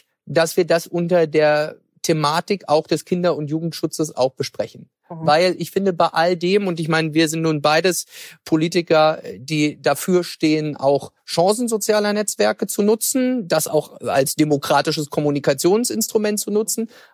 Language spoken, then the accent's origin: German; Mecklenburg-Vorpommern, Germany; Ich habe ja auch in meiner Heimat den Wahlkreis und nicht in Westdeutschland.